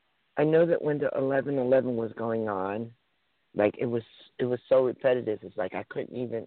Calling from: New Jersey, United States; I'm calling from New Jersey.

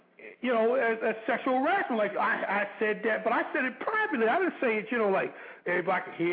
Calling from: North Carolina, United States; I'm calling from North Carolina.

